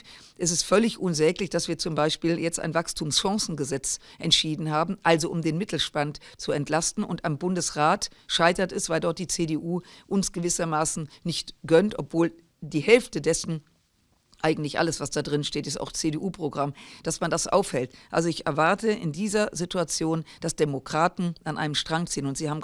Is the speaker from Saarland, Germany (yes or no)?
no; Düsseldorf, North Rhine-Westphalia, Germany; Ich komme ja aus Düsseldorf, ich bin mal per se ein fröhlicher Mensch